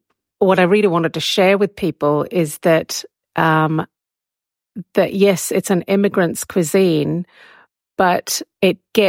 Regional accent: Malawi; I guess the real thing about growing up in Malawi was that everything was fresh

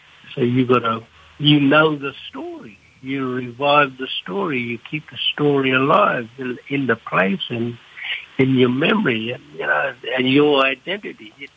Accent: Tully, Queensland, Australia; I'm from Mariupa, Cardinal Tully area in North Queensland. I'm a Gidame traditional owner.

